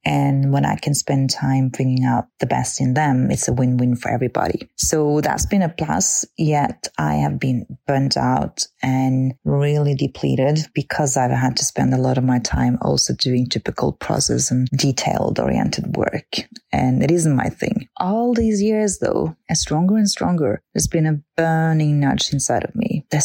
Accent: Norway; from Norway

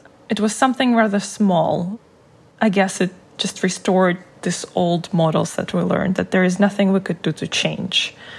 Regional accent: Russia; English is a second language; So I was removed from Russian propaganda and I got to see the snippets of the Western coverage of what's happening.

